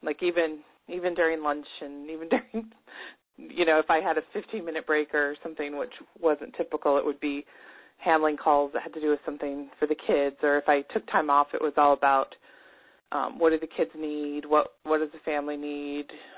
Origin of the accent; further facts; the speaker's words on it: Washington, United States; moved away; also born or lived in Alaska; I grew up in Washington State, but I lived in Alaska for 20 years and raised my kids there.